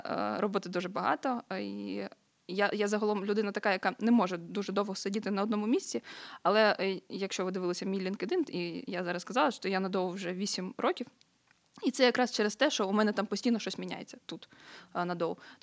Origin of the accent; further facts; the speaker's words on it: Kharkiv, Kharkiv Oblast, Ukraine; now in Kyiv, Ukraine; я тільки переїхала в Київ з Харкова, бо я сама з Харкова.